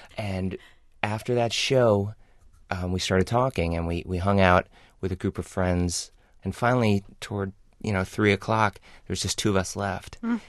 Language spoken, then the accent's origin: English; New York, United States; I am. I'm from New York